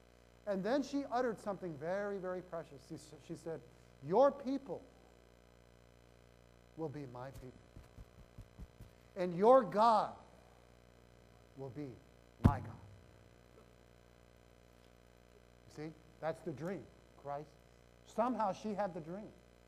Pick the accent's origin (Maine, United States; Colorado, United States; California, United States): California, United States; Anaheim; You know, I'm from Anaheim.